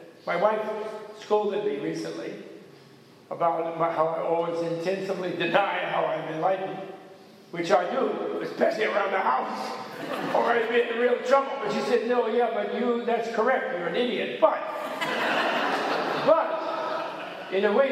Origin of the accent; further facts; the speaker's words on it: United States; Not me. I'm American.